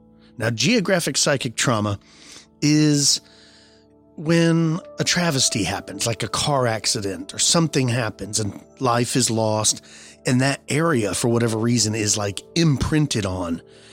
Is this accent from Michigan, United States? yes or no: no; Texas, United States; I'm from Texas, so English and Spanish are the most common languages spoken here.